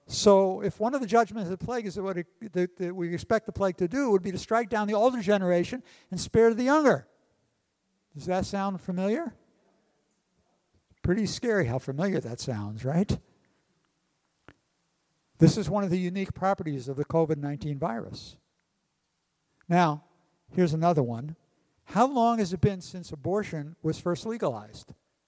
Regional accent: New York City, New York, United States; New York City, where I was born, my hometown.

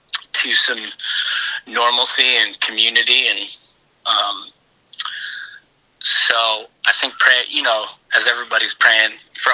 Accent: East Coast, United States; And then when I was about 5 weeks old, we moved to the East Coast. So I grew up on the East Coast, but I have some roots here

